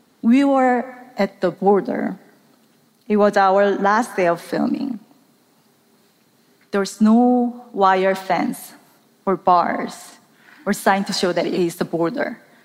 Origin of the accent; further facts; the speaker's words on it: South Korea; English is a second language; I grew up in South Korea. To us, North Korea was always the enemy, even before I was born.